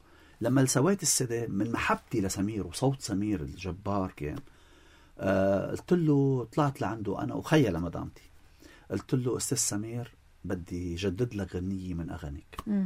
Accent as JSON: {"language": "Arabic", "country": "Lebanon", "tie": "born or raised there"}